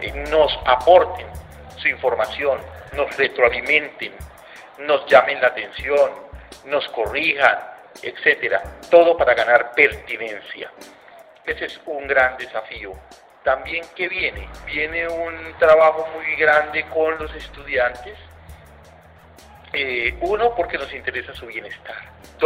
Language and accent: Spanish; Bucaramanga, Santander, Colombia; born there; moved away as an adult; now in Medellín, Colombia; yo soy santandereano, nací en Bucaramanga, hincha del Atlético Bucaramanga